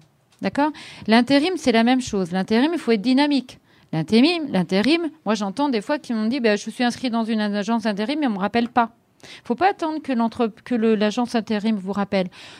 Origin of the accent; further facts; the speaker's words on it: Dreux, Centre-Val de Loire, France; Mais nous, par exemple, on est de Dreux.